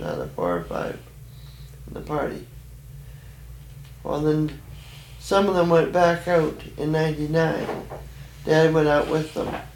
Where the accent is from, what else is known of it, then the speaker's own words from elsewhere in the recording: Dawson, Yukon, Canada; born there; I was born in Dawson.